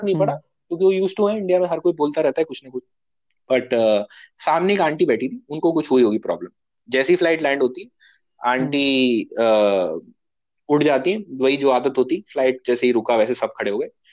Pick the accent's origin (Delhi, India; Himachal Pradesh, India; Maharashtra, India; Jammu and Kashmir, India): Delhi, India; मैंने कहा हम लोग दिल्ली से हैं।